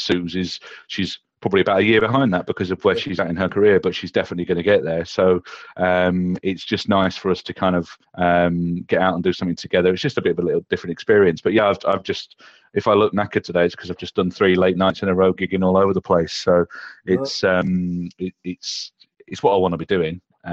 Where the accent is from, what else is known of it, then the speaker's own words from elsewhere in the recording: Dewsbury, Yorkshire and the Humber, United Kingdom; No, I'm from Dewsbury in West Yorkshire